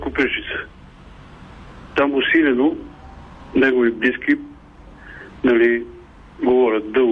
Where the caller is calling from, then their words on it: Pirdop, Sofia Province, Bulgaria; съм от Пирдоп